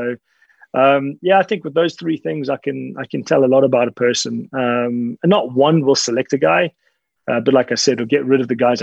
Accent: Zimbabwe; I was born and raised in Zimbabwe, you know, educated until I dropped out of school, basically.

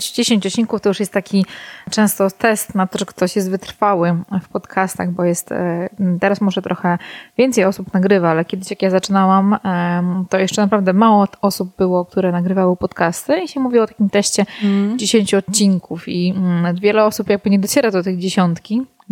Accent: Warsaw, Masovian Voivodeship, Poland; born there; now in Ełk, Poland; Urodziłam się oryginalnie w Warszawie. Od 8 mniej więcej lat mieszkam na Mazurach w Ełku

